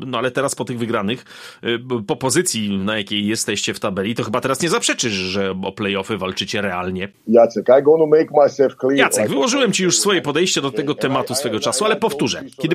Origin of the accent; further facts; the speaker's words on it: Adriatic coast, Croatia; Polish is a second language; jako, że ja pochodzę z wybrzeża chorwackiego, to u nas jest to uczta rybna zawsze.